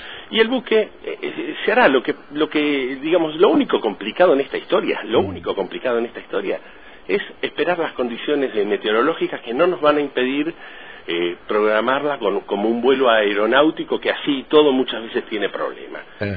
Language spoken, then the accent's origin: Spanish; Tierra del Fuego, Argentina; me alegra como argentino, me alegra como fueguino